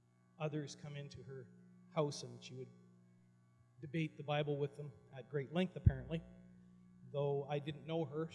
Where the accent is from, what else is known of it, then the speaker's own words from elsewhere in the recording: Prince George, British Columbia, Canada; So, not too many people will say that they were born and raised in Prince George, but I was. Spent all of my childhood growing up in the rather lower end of the city.